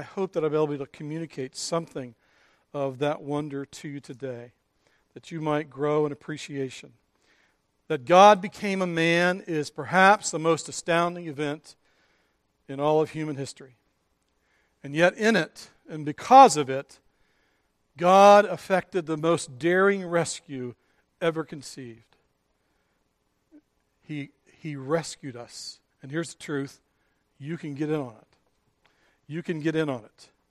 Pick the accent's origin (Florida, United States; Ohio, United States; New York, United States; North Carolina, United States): Ohio, United States; also born or lived in Kentucky; When I was a child, we moved from Kentucky to southern Ohio and lived in a little town in the neighborhood for about 10 years.